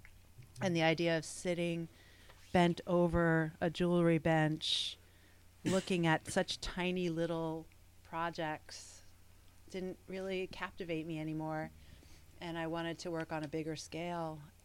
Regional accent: Catskill Mountains, New York, United States; also born or lived in Queens, New York City; I was born in Queens, New York City, and when I was in fifth grade, my family moved up to the Catskill Mountains, so I spent part of my childhood in the big city

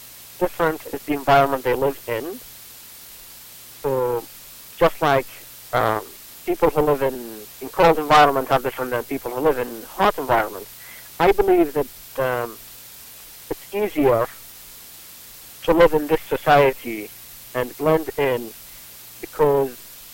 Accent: Babylon, Babylon Governorate, Iraq; I am from Iraq, or some people call it Iraq. My city is Babylon, the ancient city in Iraq

